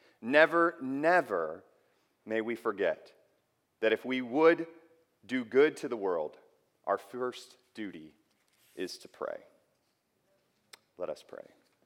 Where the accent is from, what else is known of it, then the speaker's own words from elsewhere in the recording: United States; You know, we're pragmatic American people, right? We like stuff that works.